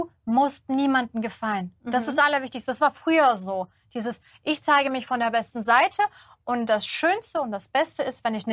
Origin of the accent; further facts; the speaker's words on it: Kazakhstan; Ich komme aus Kasachstan und wir hatten draußen Dixi-Klos, wir hatten zu Weihnachten keine Geschenke gehabt.